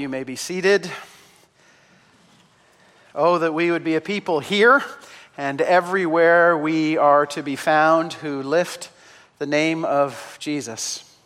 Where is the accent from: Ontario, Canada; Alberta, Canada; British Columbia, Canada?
Alberta, Canada; Calgary; also born or lived in Saskatchewan; As you probably know, I was raised in Alberta. In Calgary, actually